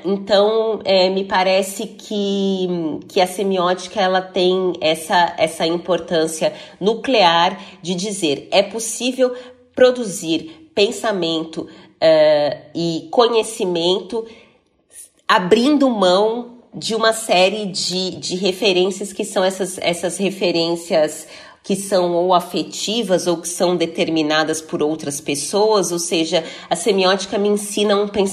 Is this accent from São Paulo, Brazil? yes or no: yes; Osasco, São Paulo, Brazil; eu cresci na periferia de Osasco, saí do Jardim da Abril na periferia de Osasco aos 35 anos de idade